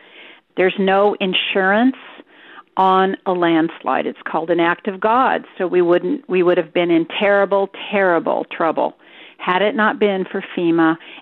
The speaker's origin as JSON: {"language": "English", "town": "Santa Cruz", "region": "California", "country": "United States", "said": "I'm from Santa Cruz, California."}